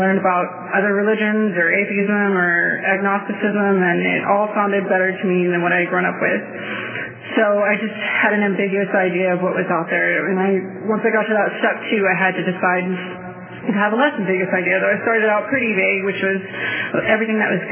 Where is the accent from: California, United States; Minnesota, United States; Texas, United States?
Texas, United States; I'm from Texas, but different parts have different accents.